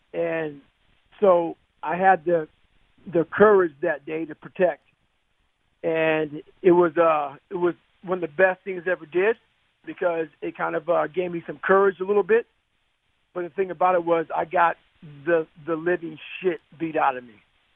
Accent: Brazil, Indiana, United States; also born or lived in Annapolis, Indiana; I moved from Brazil, Indiana, to Annapolis, Indiana. And now I'm in high school.

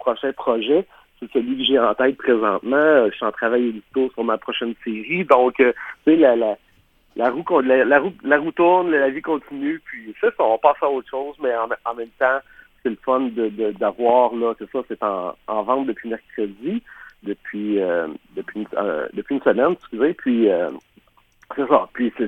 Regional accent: Rimouski, Quebec, Canada; pas très loin de chez moi à Rimouski

